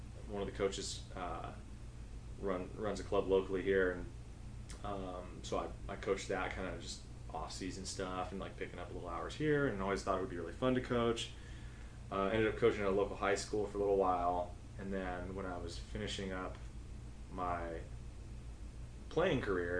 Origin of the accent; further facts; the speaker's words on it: Glendale, California, United States; I grew up in Glendale, so I'm, you know, about an hour's drive, 45-minute drive out to CLU.